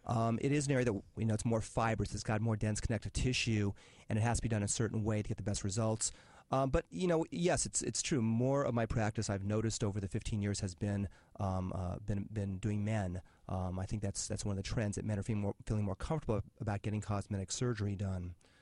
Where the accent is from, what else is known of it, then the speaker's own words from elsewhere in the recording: Los Angeles, California, United States; I'm 46 years of age. I grew up in the Los Angeles area.